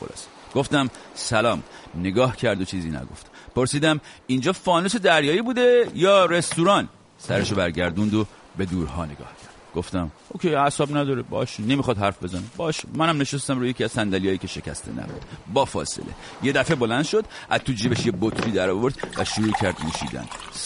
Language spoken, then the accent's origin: Persian; Iran; گفت ترک هستی؟ گفتم نه نظر لطف شماست، من ایرانی هستم.